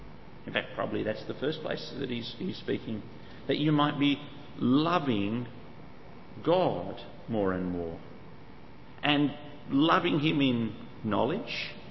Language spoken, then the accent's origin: English; Australia; I'm an Australian male. I'm not good at showing emotion.